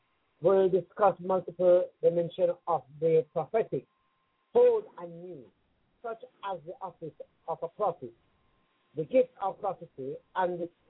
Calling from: England, United Kingdom; Yeah, I'm from the UK, from the United Kingdom.

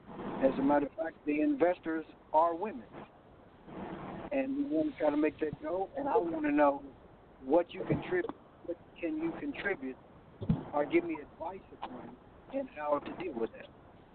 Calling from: Louisville, Kentucky, United States; I'm calling from Louisville, Kentucky.

